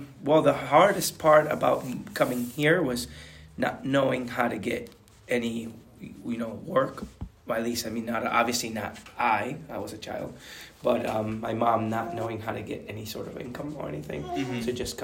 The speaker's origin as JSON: {"language": "English", "town": "Añasco", "country": "Puerto Rico", "lives_now": "Colchester, United States", "said": "I am from Añasco, Puerto Rico."}